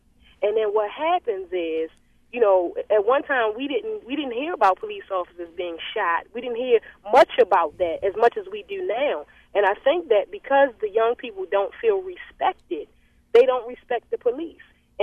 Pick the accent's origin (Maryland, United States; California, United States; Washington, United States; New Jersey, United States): Maryland, United States; Baltimore; I myself also was born and raised in Baltimore City, in East Baltimore.